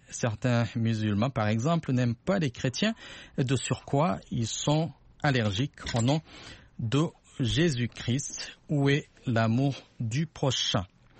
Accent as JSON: {"language": "French", "country": "DR Congo", "said": "Ici, chez nous, en RDC"}